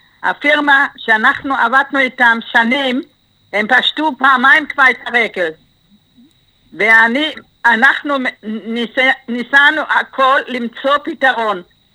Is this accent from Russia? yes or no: no; Germany; Hebrew is a second language; now in Ra'anana, Israel; אני מגרמניה.